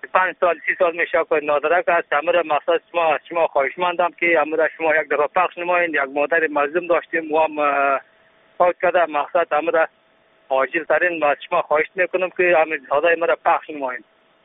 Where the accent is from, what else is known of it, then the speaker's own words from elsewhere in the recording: Mazar-i-Sharif, Balkh, Afghanistan; ولایت ما مزار شریف جای ما کشینده می باشد.